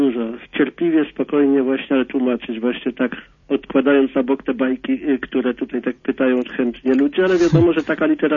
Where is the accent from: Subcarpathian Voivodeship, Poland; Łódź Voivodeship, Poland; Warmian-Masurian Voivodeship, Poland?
Subcarpathian Voivodeship, Poland; Też pochodzę gdzieś tam z tamtych stron, gdzie ksiądz, gdzieś z podkarpackiego.